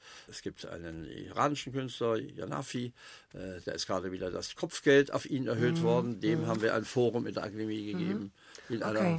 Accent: West Germany, Germany; und dann war ich plötzlich auf der Ostseite als Westdeutscher

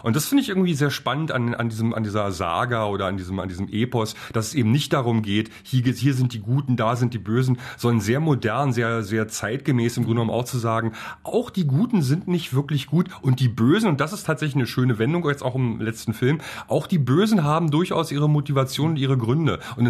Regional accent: Berlin, Germany; im Kino sitzt man schon als Berliner da und denkt so, ui, das kenne ich, das ist meine Stadt.

